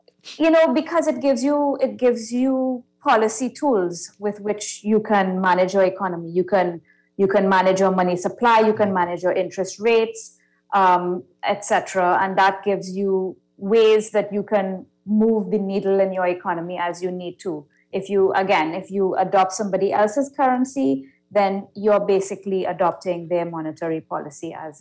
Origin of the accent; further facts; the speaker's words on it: Trinidad & Tobago; I'm from Trinidad.